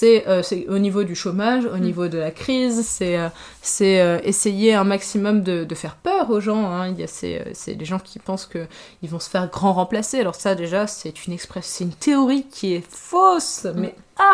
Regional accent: France; born there; Mais moi, je suis née en France. Je suis dans mon pays, tu vois.

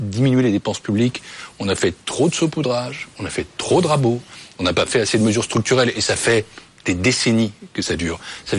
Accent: France; Et je suis français, européen, mais français.

